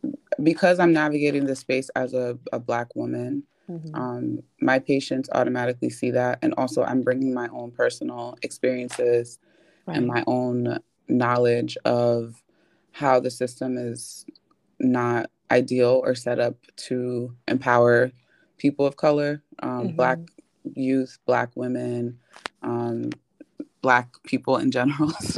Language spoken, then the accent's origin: English; New Jersey, United States; now in New York, United States; I'm from Jersey, but I'm based in New York, and that's where I'm going to be practicing for the next couple years.